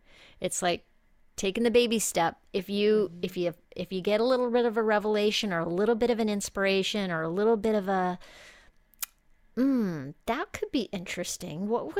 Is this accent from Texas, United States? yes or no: yes; El Paso, Texas, United States; I grew up in El Paso, Texas, and we had big sky, yes.